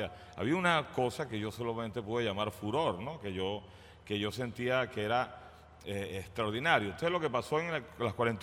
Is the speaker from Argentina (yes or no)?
no; Venezuela; Y nosotros, ¡hey, somos venezolanos!